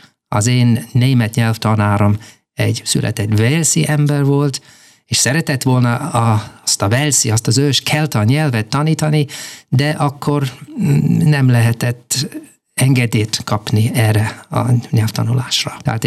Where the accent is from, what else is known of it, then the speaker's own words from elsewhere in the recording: Cardiff, Wales, United Kingdom; born there; Hungarian is a second language; A fővárosban, Cardiffban, ahol születtem